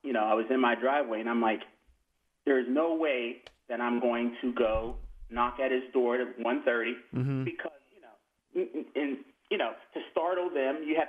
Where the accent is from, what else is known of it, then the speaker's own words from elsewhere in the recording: Bethel Park, Pennsylvania, United States; we grew up in Bethel Park all our lives. You know, I'm like the eighth generation to graduate from Bethel Park High School